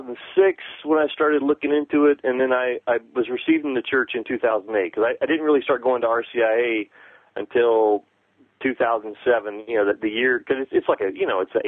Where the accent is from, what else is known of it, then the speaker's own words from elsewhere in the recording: Tennessee, United States; So I convinced my wife to move back to my hometown, which is in Tennessee.